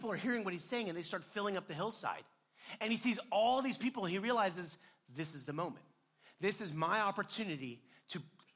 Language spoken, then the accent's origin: English; India; And listen, it's not because I'm Indian, all right?